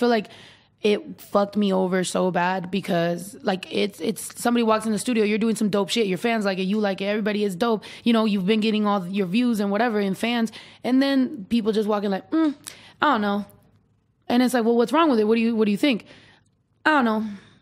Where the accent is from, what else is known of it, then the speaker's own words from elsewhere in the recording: San Jose, California, United States; born there; I was born in San Jose